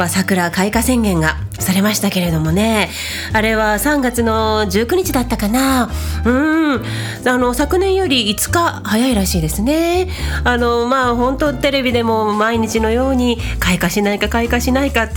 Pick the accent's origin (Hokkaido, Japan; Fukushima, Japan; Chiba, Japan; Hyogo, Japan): Chiba, Japan; Ichikawa; 私の地元市川市のことから日々の暮らし、また人生観までにゃーんダフルに